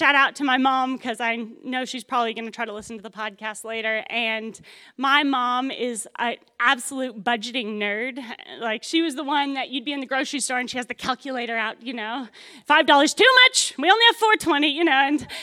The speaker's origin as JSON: {"language": "English", "region": "Arizona", "country": "United States", "moved": "as an adult", "lives_now": "New Zealand", "said": "So I am from Arizona originally, but I've been in New Zealand for about 8 years now."}